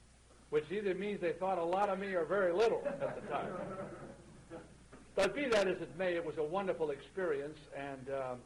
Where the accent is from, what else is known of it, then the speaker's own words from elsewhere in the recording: Pittsburgh, Pennsylvania, United States; as I grew up in Pittsburgh with Dr. Klotz